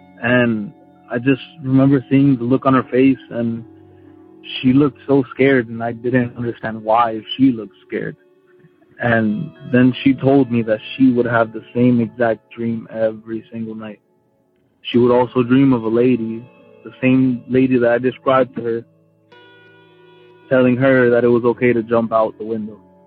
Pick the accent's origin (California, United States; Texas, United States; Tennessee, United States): California, United States; I'm from California